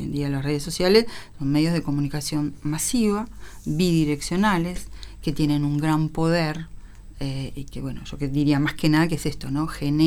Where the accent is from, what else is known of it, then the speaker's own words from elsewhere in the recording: Uruguay; sería deseable que aunque perdiéramos, Uruguay, también siguiéramos siendo de la Celeste.